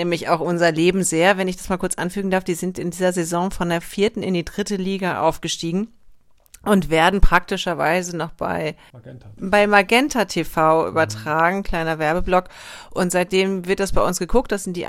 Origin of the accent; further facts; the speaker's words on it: North Rhine-Westphalia, Germany; aber ich komme aus dem Sauerland, Schätzchen